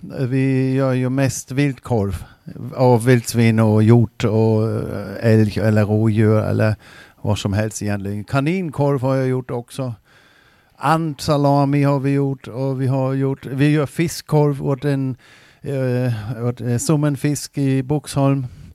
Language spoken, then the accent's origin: Swedish; Germany; Jag är från Tyskland och